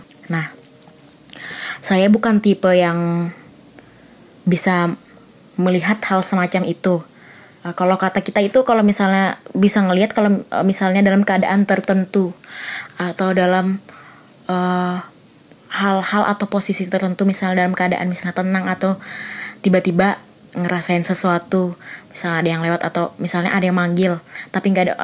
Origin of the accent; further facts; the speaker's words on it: Kalimantan, Indonesia; Asal saya dari Kalimantan.